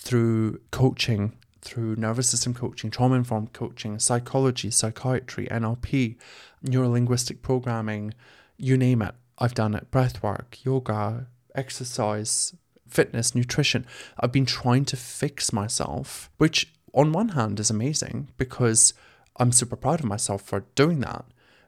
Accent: Scotland, United Kingdom; moved away as an adult; I have been on a journey since I left my hometown at 19. I'm 33 now. I've been on a journey to fix myself. Growing up as a queer kid in a rural town in Scotland, being a musical theatre nerd, not a sporty person

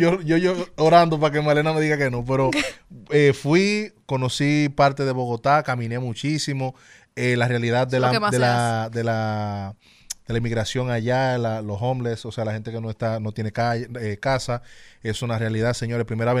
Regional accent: Santo Domingo, Distrito Nacional, Dominican Republic; yo soy de Santo Domingo.

